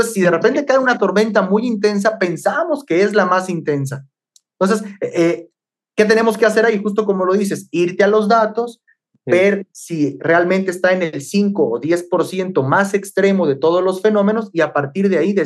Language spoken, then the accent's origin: Spanish; Arandas, Jalisco, Mexico; aquí en Arandas, yo radico en Arandas, bueno, es mi ciudad natal, en los Altos de Jalisco